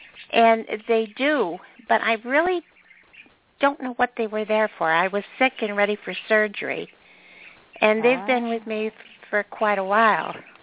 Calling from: North Carolina, United States; North Carolina.

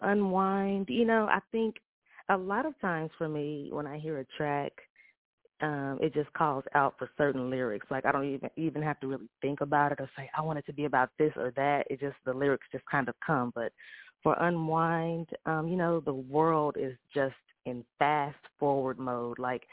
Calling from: Edmond, Oklahoma, United States; I am calling from the great state of Oklahoma.

